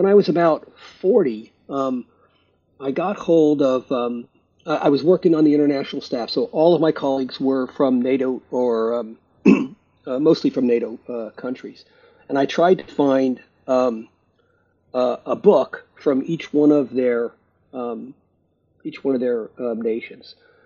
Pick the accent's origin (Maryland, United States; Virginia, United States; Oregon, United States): Virginia, United States; also born or lived in overseas; So I was born in Virginia. My father was in the Army. We moved around a lot, overseas in different places. I ended up going back to Virginia for high school and college.